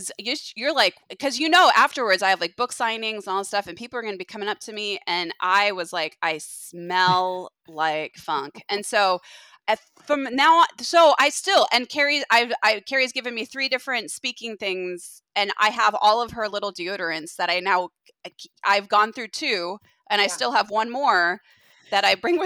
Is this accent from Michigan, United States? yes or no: no; Seattle, Washington, United States; And I'm from Seattle. I live in Seattle. I've been in Seattle for 20 years.